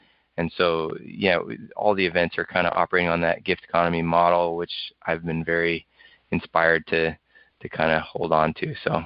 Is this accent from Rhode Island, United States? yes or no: no; Maine, United States; It was a theater in my hometown in Maine, where I grew up, and it was built in 1880